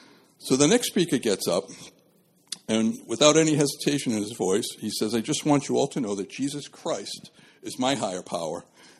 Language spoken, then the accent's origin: English; Pawtucket, Rhode Island, United States; Now, I grew up Roman Catholic in Pawtucket.